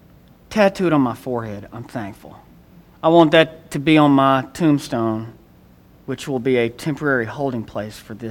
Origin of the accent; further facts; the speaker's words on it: Columbus, United States; I grew up in Columbus, got burned.